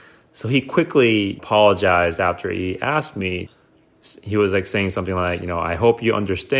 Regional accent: South Korea; I'm from South Korea

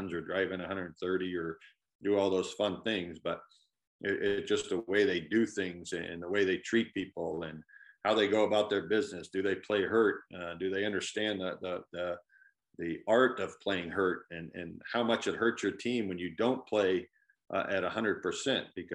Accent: Wisconsin, United States; also born or lived in California / Arizona; golly, I was, you know, born and raised in Wisconsin as much as California.

